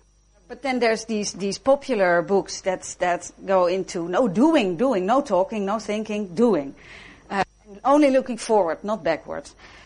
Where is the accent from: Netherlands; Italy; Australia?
Netherlands; Amsterdam, North Holland; English is a second language; I grew up in Amsterdam in the 1960s and 70s. My parents were hippies, we could say.